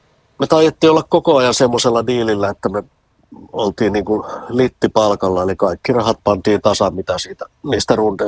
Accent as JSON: {"language": "Finnish", "town": "Mänttä", "region": "Pirkanmaa", "country": "Finland", "said": "mähän olen itse maalta kotoisin, mähän olen Mäntästä, Pohjois-Hämeestä, en mä ole helsinkiläinen."}